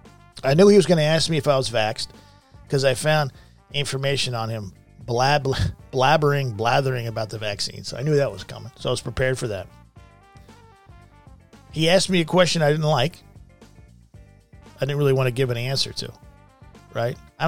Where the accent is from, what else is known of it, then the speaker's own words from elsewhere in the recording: Pennsylvania, United States; I'm from Pennsylvania.